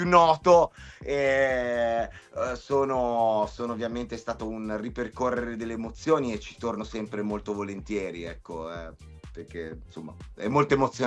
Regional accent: Carrara, Tuscany, Italy; con il quale ho studiato per tanti anni a Carrara, quindi dove sono originario io

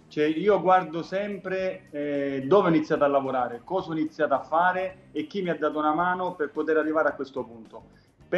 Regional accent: Gaggi, Sicily, Italy; also born or lived in Taormina; now in Rome, Italy; Io abitavo a Gaggi, è un paesino in provincia di Messina, vicino a Giardini Naxos. Nasco a Taormina, ma vivevo a Gaggi. Adesso d'adozione sono romano, cioè veterano, però il mio cuore batte sempre per la Sicilia ed il mio sangue è siculo, fortemente siculo.

